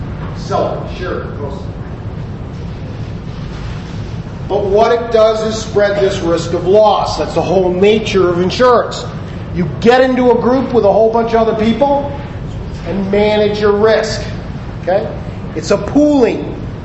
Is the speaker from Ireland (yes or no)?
yes; Ireland; I'm not a Roman heritage. I'm Irish. We were loosey-goosey.